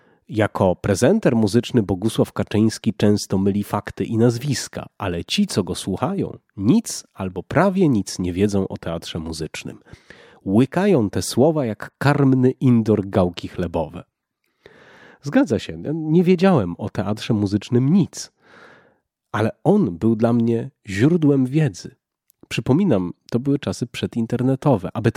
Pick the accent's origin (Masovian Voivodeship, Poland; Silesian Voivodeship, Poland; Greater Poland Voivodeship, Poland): Silesian Voivodeship, Poland; Cieszyn; w moim pokoju w Cieszynie, gdzie się urodziłem i wychowałem, było radio